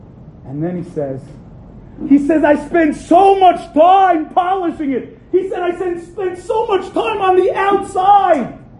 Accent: Staten Island, New York, United States; I grew up in Staten Island, New York. Back then, it was a community populated, our neighbors were Italians. Now it's becoming Hasidish.

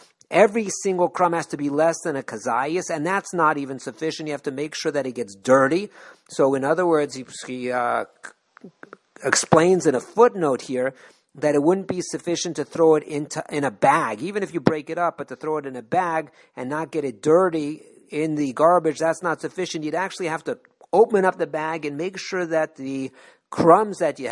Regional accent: Los Angeles, California, United States; For example, I know growing up in Los Angeles, now they have special bins that they distribute

